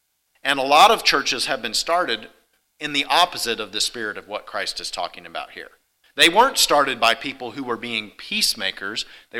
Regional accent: Hutchinson, Kansas, United States; I grew up in Hutchinson, Kansas. I know this for a fact.

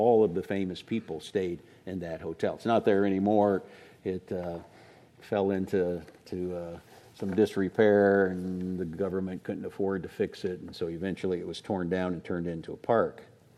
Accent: Illinois, United States; Now, I grew up in Central Illinois, grew up in a fundamental Baptist church.

